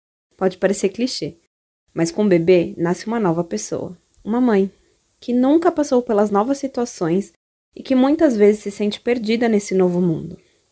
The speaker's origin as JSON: {"language": "Portuguese", "region": "São Paulo", "country": "Brazil", "said": "sou de São Paulo, capital, da Igreja Presbiteriana Jardim Fontales"}